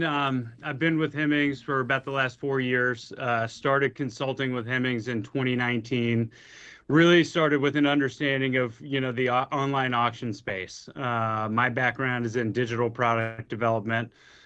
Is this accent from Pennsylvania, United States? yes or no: no; Charlotte, North Carolina, United States; I grew up with here in Charlotte, North Carolina. My parents had a piece of property outside of town, about 50 acres.